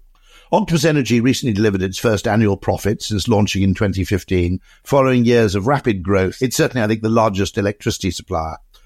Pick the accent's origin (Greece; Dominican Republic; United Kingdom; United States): United Kingdom; Wales; Because I know I come from Wales.